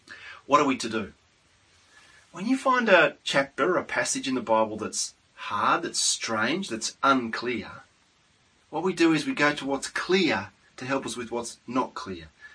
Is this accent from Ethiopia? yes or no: no; Australia; Actually, it's a question that, as an Australian, you don't want to ask too hard, dig too deep